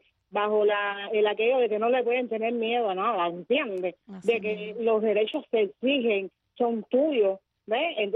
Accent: Cuba; yo soy una cubana más de a pie

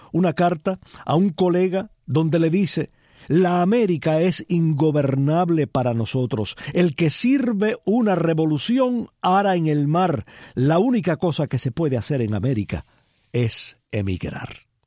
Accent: Cuba; moved away; abandonar Cuba era, y quizás siga siendo para algunos cubanos, era una experiencia traumática, una experiencia definitoria y por entonces definitiva.

